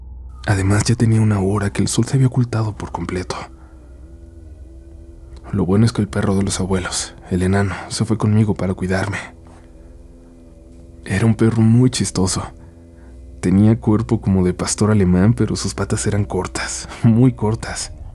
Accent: Mexico City, Mexico; Yo nací y crecí en la Ciudad de México

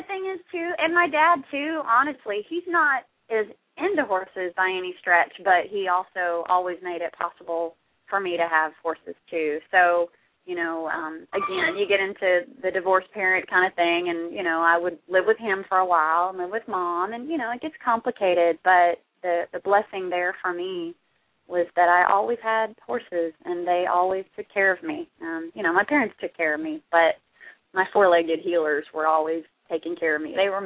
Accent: Texas, United States; I am a Texas girl forever and ever. Amen. Proud card-carrying.

